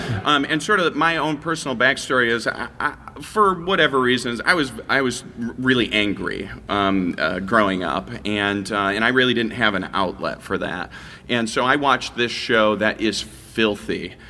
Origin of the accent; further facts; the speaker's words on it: Iowa, United States; I'm originally from Iowa, you know, the funniest state in the union.